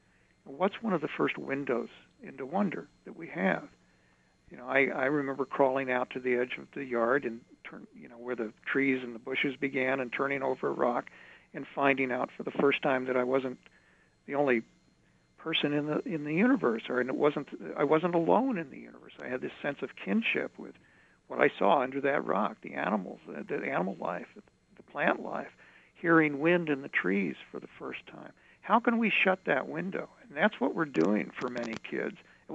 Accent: United States; I grew up with tornadoes outside of Kansas City. I know that fear.

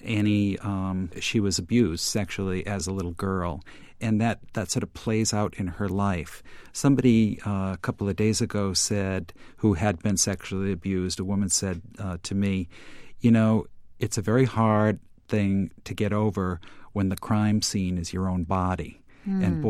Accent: Norwich, Connecticut, United States; born or raised there

